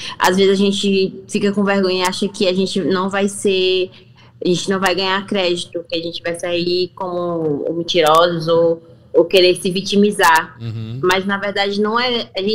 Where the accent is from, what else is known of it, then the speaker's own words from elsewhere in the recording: Fortaleza, Ceará, Brazil; Sou de Fortaleza. Fortaleza, na comunidade de Fortaleza, que é Genibaú.